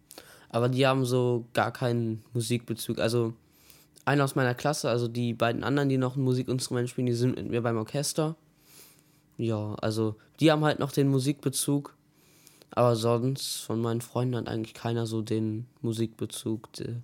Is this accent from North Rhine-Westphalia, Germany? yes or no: yes; Weflinghofen, North Rhine-Westphalia, Germany; ich bin ja an Schützenfest geboren hier in Weflinghofen.